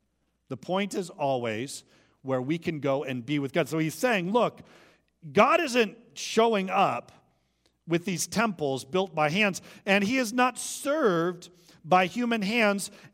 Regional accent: California, United States; also born or lived in St. Louis / Arizona; I sometimes wonder why I'm in Southern California. I can track how I got here, growing up in Northern California, going to school at Concordia Irvine, then going to St. Louis, and then going to Arizona

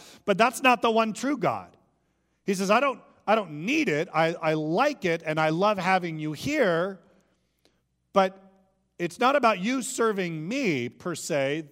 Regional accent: California, United States; also born or lived in St. Louis / Arizona; I sometimes wonder why I'm in Southern California. I can track how I got here, growing up in Northern California, going to school at Concordia Irvine, then going to St. Louis, and then going to Arizona

